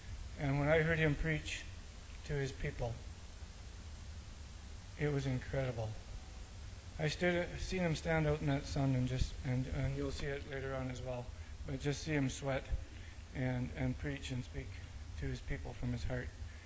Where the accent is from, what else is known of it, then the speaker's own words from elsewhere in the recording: Canada; from Canada. And that was basically all I said.